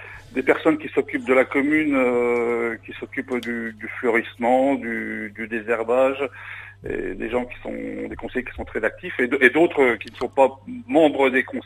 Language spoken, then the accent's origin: French; Cliron, Grand Est, France; now in Bouvancourt, France; moi je suis un Bouvancourtois assez récent. Ça fait une trentaine d'années que j'habite sur la commune. Moi je suis originaire des Ardennes.